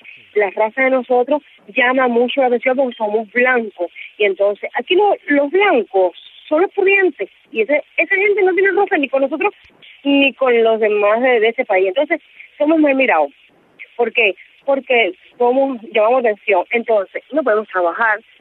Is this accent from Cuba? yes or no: yes; Nuevitas, Camagüey, Cuba; now in Trinidad and Tobago; de aquí de Trinidad y Tobago, soy de Cuba, provincia de Camagüey, de Nuevita. Vamos, para un año yo y 9 meses.